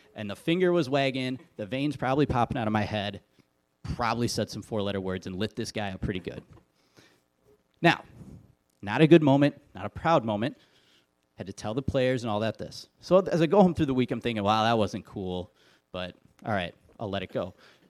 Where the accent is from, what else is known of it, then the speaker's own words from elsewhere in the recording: Wisconsin, United States; I was like, well, that's cool. I'm from Wisconsin. I grew up 45 minutes from here.